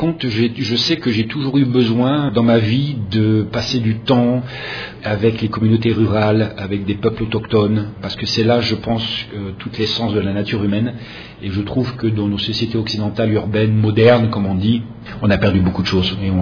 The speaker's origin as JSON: {"language": "French", "country": "DR Congo", "tie": "born or raised there", "moved": "yes", "said": "j'ai grandi au Zaïre à l'époque et je suis revenu pour la première fois en 2009 au Congo donc."}